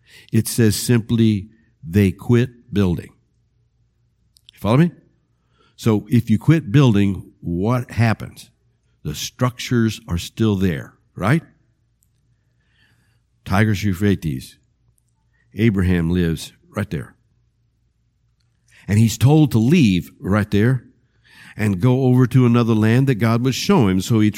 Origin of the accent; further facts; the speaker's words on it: Arkansas, United States; also born or lived in Independence, Missouri; I was born in Arkansas, and I was raised part-time in Arkansas. But my family moved from that place in Arkansas to Independence, Missouri. And from Independence, Missouri, we moved back to Arkansas.